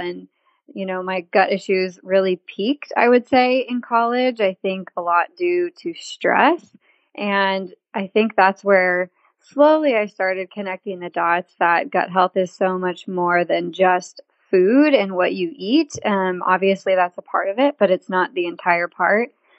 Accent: California, United States; I'm originally from California, but have been in Texas almost as long as I ever lived in California, which is crazy.

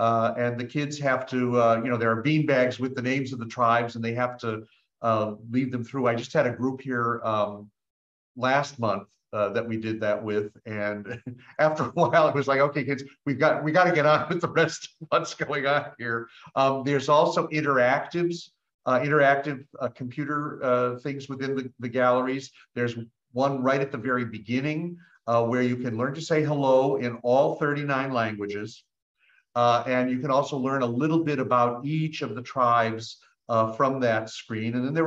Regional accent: New Mexico, United States; I come from New Mexico

